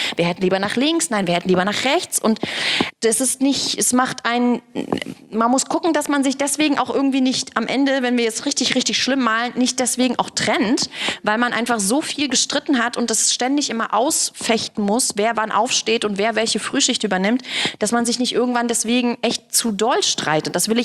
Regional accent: Belarus; Ich komme ja aus Weißrussland.

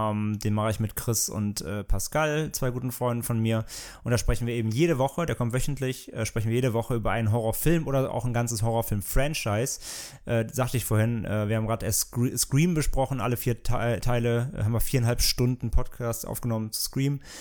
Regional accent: Bad Neuenahr-Ahrweiler, Rhineland-Palatinate, Germany; born there; in meiner Geburtsstadt, Bad Neuenahr.

